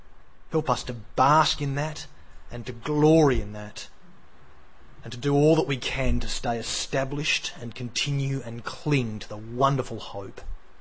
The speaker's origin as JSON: {"language": "English", "country": "Australia", "said": "We began thinking about the concept of reconciliation and just how important it is for us as Australian people."}